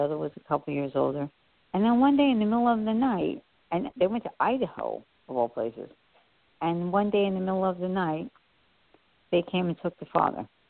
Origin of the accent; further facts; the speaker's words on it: Venezuela; I'm from Venezuela